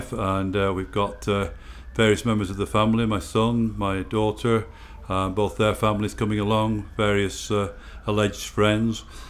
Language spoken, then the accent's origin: English; Clitheroe, North West England, United Kingdom; I'm 66 years old and I come from Clitheroe in Lancashire.